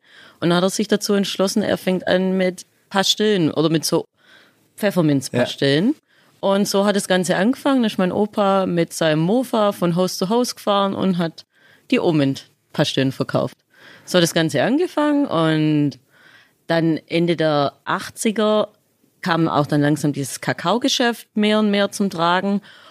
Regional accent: Baden-Württemberg, Germany; accent: Swabian; ich bin eigentlich Schwabe. Deswegen habe ich auch den Dialekt, weil ich aus dem Ostalbkreis komme und nicht aus dem Hohenloher Kreis. … mit 34 Jahren

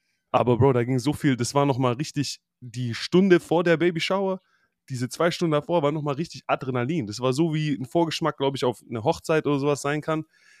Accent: Baden-Württemberg, Germany; ich als Schwabe

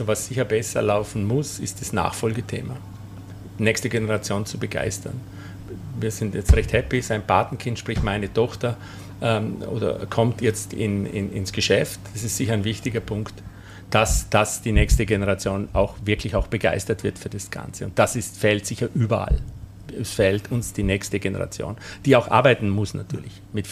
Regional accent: Vorarlberg, Austria; und das darf ich als Vorarlberger sagen

